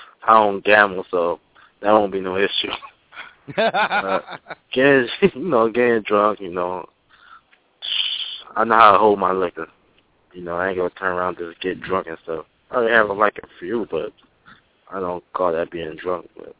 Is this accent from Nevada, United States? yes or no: yes; Las Vegas, Nevada, United States; My hometown, South Las Vegas.